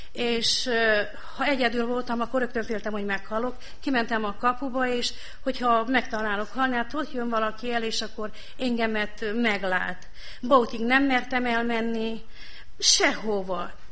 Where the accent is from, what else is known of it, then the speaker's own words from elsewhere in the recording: Acâș, Satu Mare County, Romania; Ákosról jöttünk